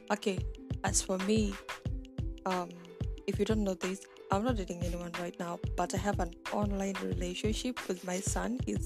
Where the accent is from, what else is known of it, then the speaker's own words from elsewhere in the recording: Central Kenya, Kenya; first language Kikuyu; English is a second language; My native language is Kikuyu. It's from Kenya, central Kenya, a Bantu language, because I'm a Kenyan and I'm a Bantu girl. So yeah, the next language I can speak Kikuyu, Swahili, English, a little Arabic